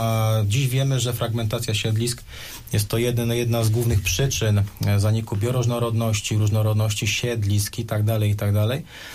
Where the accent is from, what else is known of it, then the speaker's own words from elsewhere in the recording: Lubusz Voivodeship, Poland; ja generalnie nie jestem z południa Zielonej Góry, jestem bardziej z północy